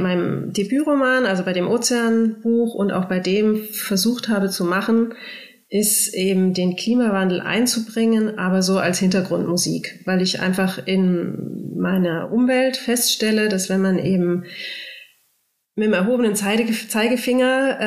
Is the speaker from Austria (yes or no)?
no; Munich, Bavaria, Germany; Und ich komme aus München.